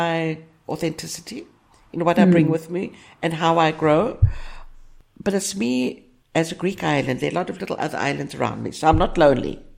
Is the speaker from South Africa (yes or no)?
yes; South Africa; also born or lived in Greece / United States; because I'm a child of the diaspora. Mm-hmm. Cypriot diaspora, born and brought up in South Africa, in the apartheid, times of apartheid.